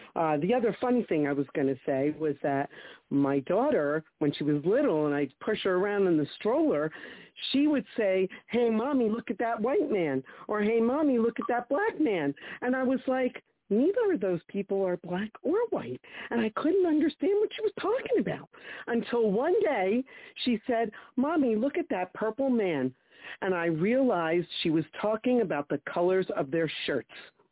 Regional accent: Brooklyn, New York, United States; I grew up in Brooklyn.

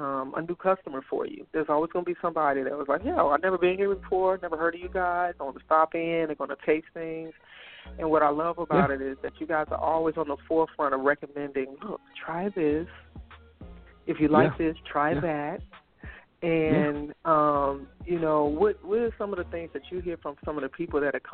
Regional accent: Chicago, Illinois, United States; Look, Michael, I'm from Chicago.

